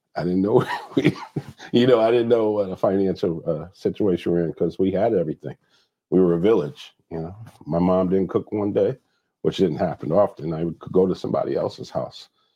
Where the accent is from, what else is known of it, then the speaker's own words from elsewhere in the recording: New Haven, Connecticut, United States; I'm from New Haven, Connecticut. Grew up on Southwest Drive, then moved over to Division Street, New Hallville